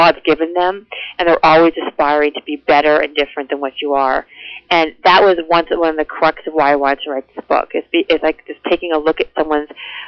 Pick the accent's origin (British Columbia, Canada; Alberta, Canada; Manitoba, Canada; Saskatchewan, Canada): Manitoba, Canada; Winnipeg; also born or lived in Toronto / Los Angeles; I grew up in Winnipeg, moved to Toronto for many years, then moved to Los Angeles for about 10 years, then moved back to Toronto.